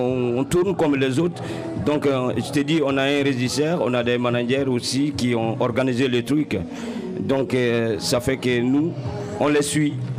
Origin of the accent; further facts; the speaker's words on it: Burkina Faso; je viens du Burkina Faso, dans le pays des hommes intègres, l'Afrique de l'Ouest.